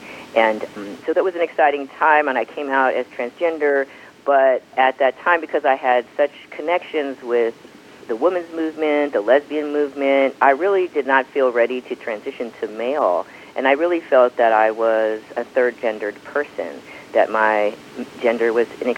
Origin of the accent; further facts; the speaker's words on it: San Mateo, California, United States; Well, I grew up in San Mateo, and as a trans child growing up in the early 70s, I was unique in that I didn't know any other trans kids